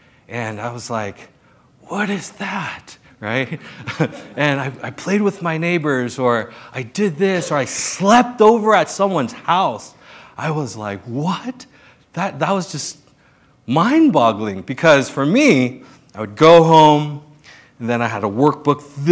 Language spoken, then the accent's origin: English; South Korea; I came from Korea, I was born in Korea, and the Asian culture is very strict with discipline, extremely, extremely a disciplinary type of life.